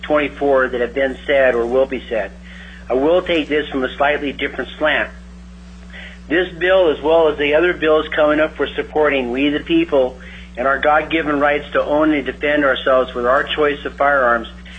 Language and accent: English; Palmer, Alaska, United States; I'm from Palmer, and I'm speaking for myself as a citizen.